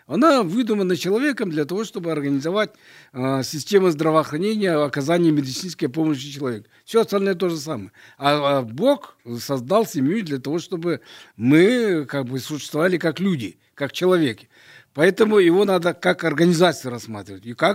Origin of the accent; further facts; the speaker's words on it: Russian Far East, Russia; Знаете, я вот коренной дальневосточник. Я здесь родился, я здесь вырос, я здесь работал.